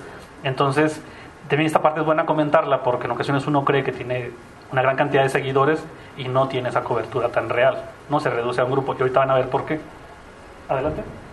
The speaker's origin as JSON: {"language": "Spanish", "town": "Ciudad Juárez", "region": "Chihuahua", "country": "Mexico", "said": "Entonces, los tres primeros, que somos los más activos, somos de Juárez y somos parte del grupo, ¿no?"}